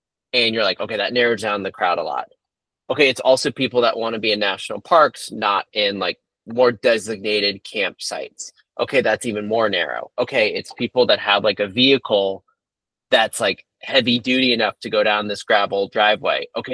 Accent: Chesapeake Bay area, United States; And I grew up on the water. I grew up on the Chesapeake Bay.

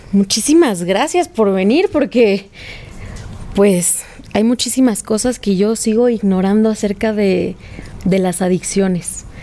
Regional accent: Cuernavaca, Morelos, Mexico; Yo soy de Cuernavaca, hermanos

